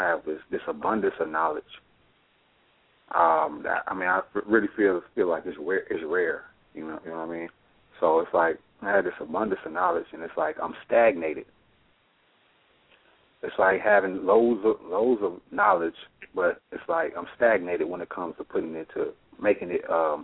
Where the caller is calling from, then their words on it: Memphis, Tennessee, United States; from 901. This is Memphis, Tennessee.